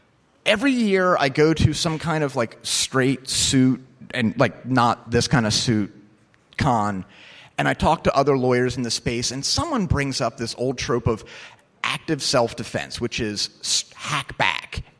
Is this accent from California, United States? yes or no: no; New Jersey, United States; me growing up in New Jersey, if being a douchebag was illegal, we'd be in trouble.